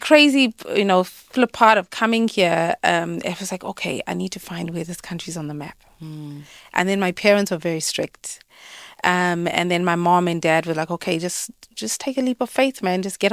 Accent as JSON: {"language": "English", "country": "South Africa", "moved": "as an adult", "lives_now": "Nigeria", "said": "I'm originally from Mozambique, South Africa. And I left South Africa to come to Nigeria at the age of 22. And I'm officially here between 16 and 18 years."}